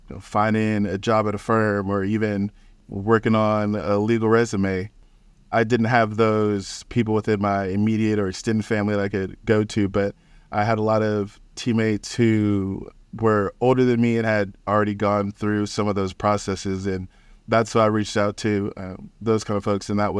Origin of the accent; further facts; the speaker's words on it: League City, Texas, United States; So I grew up in the Houston area. I was born and raised here. I actually grew up in League City, Texas, which is about halfway between Houston and Galveston.